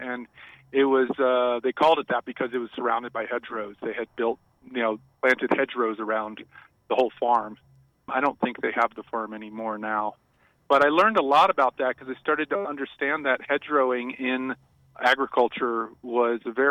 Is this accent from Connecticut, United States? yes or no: yes; Connecticut, United States; I grew up in Connecticut and then I went to college in Maryland.